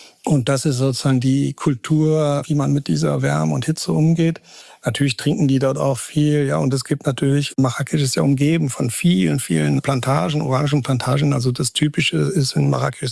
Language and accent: German; Krefeld, North Rhine-Westphalia, Germany; Ja, also ich bin eigentlich aus Krefeld, Niederrhein. Bin aber vor vielleicht 30 Jahren ungefähr bin ich zum Islam konvertiert, habe dann eine marokkanische Frau kennengelernt, der ich seit 28 Jahren oder so verheiratet bin